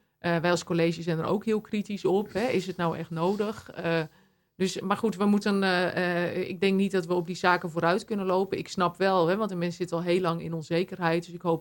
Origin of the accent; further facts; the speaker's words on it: Langelo, Drenthe, Netherlands; Uit Langelo. Ja, ja, het mooie Langelo.